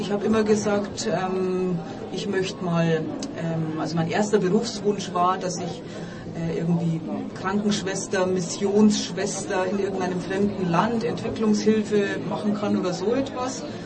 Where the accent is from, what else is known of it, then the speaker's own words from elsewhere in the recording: Bavaria, Germany; War eine Jodelkönigin bei uns zu Hause in Bayern.